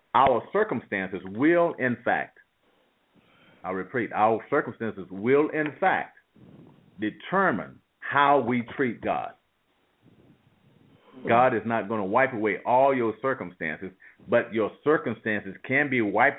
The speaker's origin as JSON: {"language": "English", "town": "Waldorf", "region": "Maryland", "country": "United States", "said": "I'm from Waldorf, of course. So we're right next to one another."}